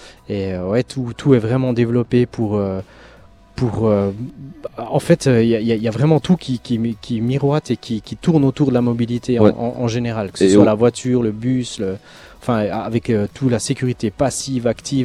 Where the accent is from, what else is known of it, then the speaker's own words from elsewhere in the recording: Switzerland; Moi je l'ai vécu aussi en tant que Suisse